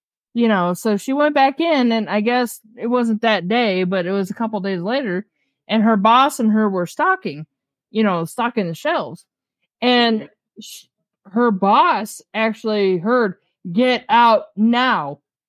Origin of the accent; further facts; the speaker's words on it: Ohio, United States; this one here was like in Ravenna, and I was raised in Ritztown, which is like a 15-minute radius of where I was at.